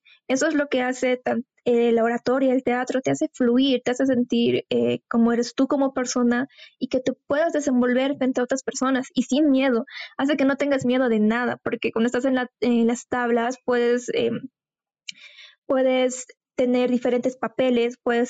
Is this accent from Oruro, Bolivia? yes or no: no; La Paz, Bolivia; Yo tengo 20 años, soy paceña. Toda mi vida he vivido en La Paz.